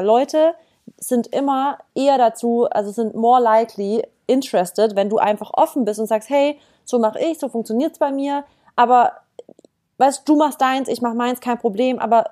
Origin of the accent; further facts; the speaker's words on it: Stuttgart, Baden-Württemberg, Germany; now in Berlin, Germany; ich komme eigentlich aus dem Süden Deutschlands, also aus Baden-Württemberg, Stuttgart. Bin jetzt wegen meinem Freund nach Berlin gezogen